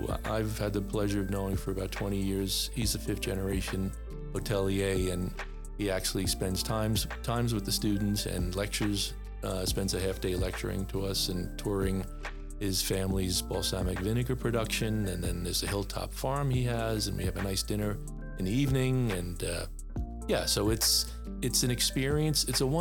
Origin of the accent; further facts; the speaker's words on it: East Coast, United States; So I'm from the East Coast, yeah, which is a very different weather pattern.